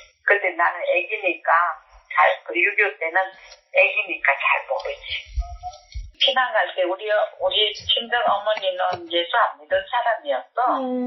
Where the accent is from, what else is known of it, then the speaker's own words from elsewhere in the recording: Masan, South Gyeongsang, South Korea; 고향은 경상남도